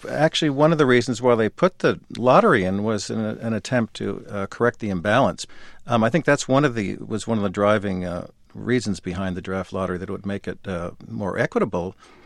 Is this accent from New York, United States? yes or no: no; Westport, Connecticut, United States; the flagpole in Westport, Connecticut, my hometown, every Sunday morning in silent protest of the war.